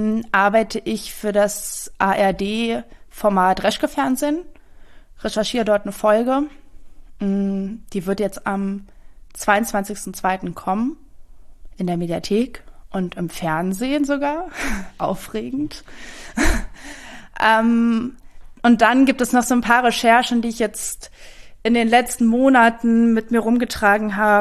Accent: East Germany, Germany; einfach Ostdeutschland, ich komme aus Ostdeutschland

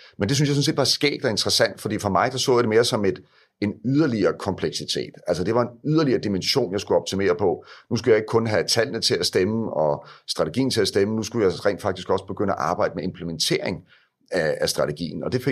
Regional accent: Greve, Zealand, Denmark; så er jeg jo født og opvokset i Greve, bor stadigvæk i Greve i øvrigt

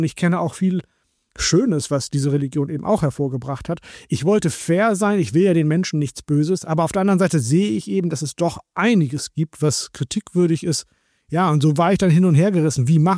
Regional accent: Oldenburg, Lower Saxony, Germany; born there; Ich bin in Deutschland geboren, in Oldenburg.

